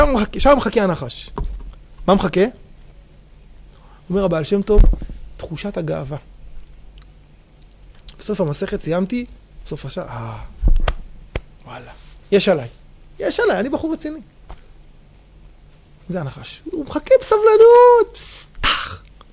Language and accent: Hebrew; Petah Tikva, Central District, Israel; אמרנו, לא, אנחנו פתח תקווה, טוב.